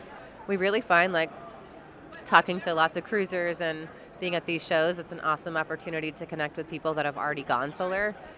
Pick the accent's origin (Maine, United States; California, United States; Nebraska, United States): Maine, United States; now in Hawaii, United States; I grew up in Maine, so I was running in the forest and by the sea all the time.